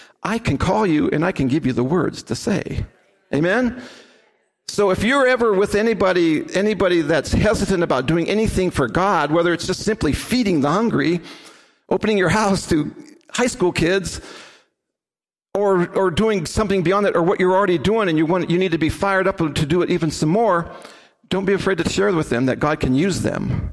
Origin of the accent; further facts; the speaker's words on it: United States; And she's from the Philippines. I'm from the United States. We met in Cambodia.